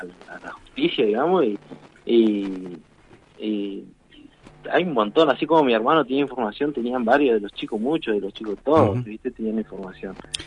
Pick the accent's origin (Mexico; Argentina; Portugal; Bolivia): Argentina; Sierra Grande, Río Negro; Los últimos dos nacimos acá en Sierra Grande.